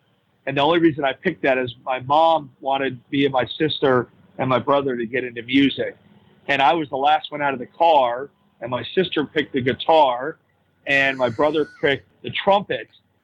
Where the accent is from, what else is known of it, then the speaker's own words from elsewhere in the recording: Boca Raton, Florida, United States; growing up in South Florida, especially Boca, there's 26 golf courses in the city limits of Boca.